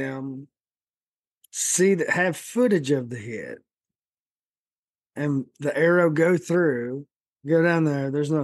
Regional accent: Appalachia, United States; I love how people assume just because they're, you know, I'm from Appalachia.

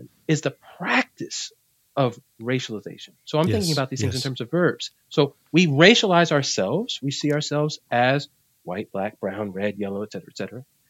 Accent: Puerto Rico; I'm down in Boricua, in Puerto Rico, I'm part of the racialized majority in terms of the island. Why? Because I'm Puerto Rican. I'm from Puerto Rico.

